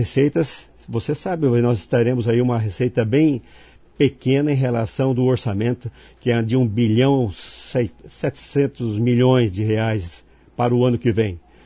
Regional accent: Paraná, Brazil; Desde quando eu nasci lá no Pinguim, fica perto aqui, aliás, eu nasci em Sabáudia, morei no Pinguim desde um ano de idade. Viemos para o Jardim Alvorada

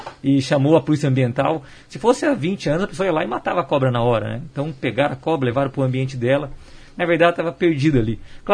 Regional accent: Curitiba, Paraná, Brazil; now in Maringá, Brazil; na verdade eu sou natural de Curitiba, mas como maringaense de coração, que já resido aqui nessa cidade maravilhosa desde 1991

